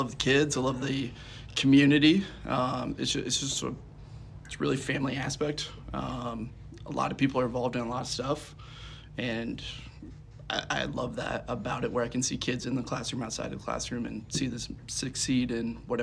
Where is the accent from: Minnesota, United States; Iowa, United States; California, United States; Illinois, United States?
Iowa, United States; Altoona; So I grew up in Altoona. I went to high school at Southeast Polk, graduated in 2011, then went up to UNI, was able to play college football up there, and then basically made my way here.